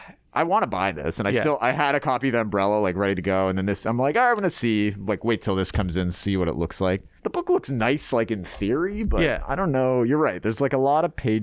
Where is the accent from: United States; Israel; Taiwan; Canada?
Canada; We're pretty high on them because, you know, we're Canadian.